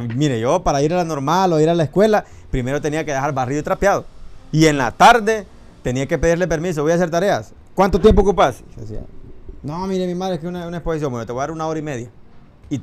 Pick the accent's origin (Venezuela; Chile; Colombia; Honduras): Honduras; Lejamaní, Comayagua; yo soy originario de Lejamaní, Comayagua, 100% chamaluco, que les envío un saludo a todos mis paisanos, como decimos nosotros, ¿verdad? Soy de Comayagua